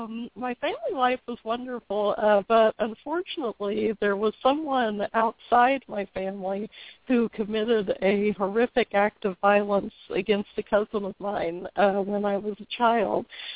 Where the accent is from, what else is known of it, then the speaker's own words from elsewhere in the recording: Indiana, United States; I was raised in Indiana, and, you know, I had a very nice, you know, peaceful childhood.